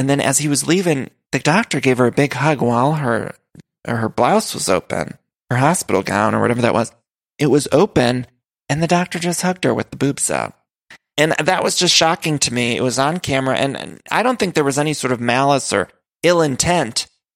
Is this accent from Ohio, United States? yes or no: yes; Ohio, United States; I'm from Ohio. Of course, my family's all there. I love my family in Ohio.